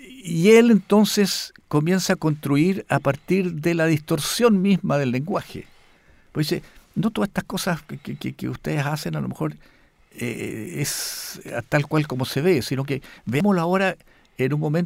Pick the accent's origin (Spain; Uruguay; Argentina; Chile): Chile; Valparaíso; born there; los que nacimos en Valparaíso, veíamos el horizonte lejos, lejos, estaban los barcos saliendo y entrando